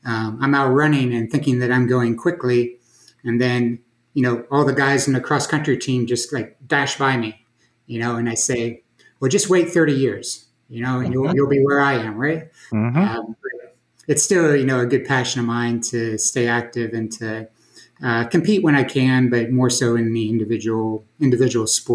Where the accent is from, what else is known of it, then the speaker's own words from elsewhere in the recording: Pittsburgh, Pennsylvania, United States; I grew up in Pittsburgh, Western Pennsylvania, which one would think would be ice hockey, but it was very much a football-oriented Western Pennsylvania, steel mills, blue-collar area.